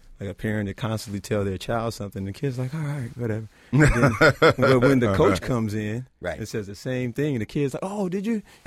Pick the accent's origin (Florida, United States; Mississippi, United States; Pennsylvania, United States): Florida, United States; Me being a transplant, I'm originally from Florida